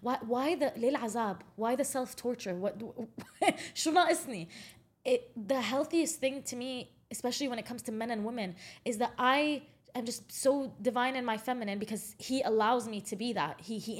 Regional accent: Jordan; growing up in Jordan and in an Arab household

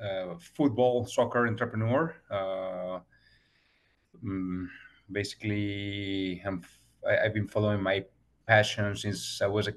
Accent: Colombia; in 2008 in Chile, I discovered that I had an injury in my wrist, so I had to go back to Colombia, my hometown country, to get recover.

